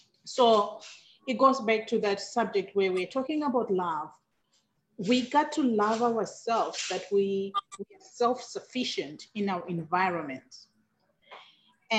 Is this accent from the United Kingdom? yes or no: no; Zimbabwe; And growing up, I grew up in Zimbabwe and I lost my mother.